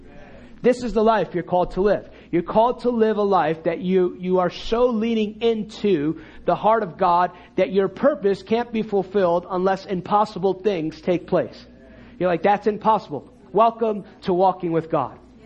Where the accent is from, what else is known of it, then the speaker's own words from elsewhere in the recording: United States; You know, I'm American. I don't like going on planes.